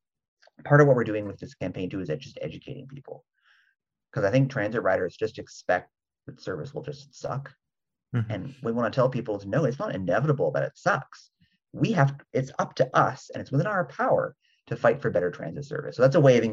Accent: Toronto, Ontario, Canada; I grew up in Guildwood myself, which is also out near Pickering.

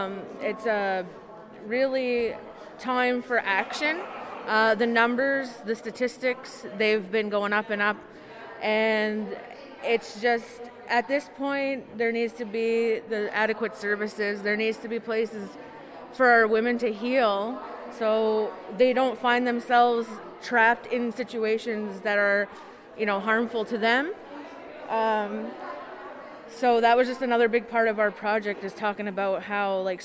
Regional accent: New Brunswick, Canada; I'm from Tobik First Nation, Nagukuk.

